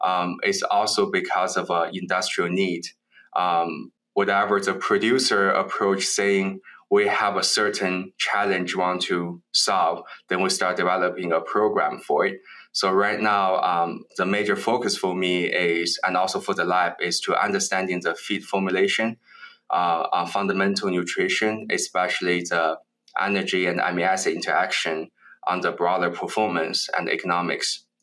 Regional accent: China; English is a second language; I grew up in China. I was born over there. My whole family is farmers

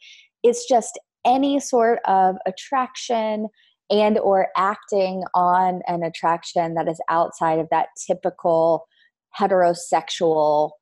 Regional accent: Louisiana, United States; also born or lived in Texas; And I grew up in the South, so in Louisiana, Texas area.

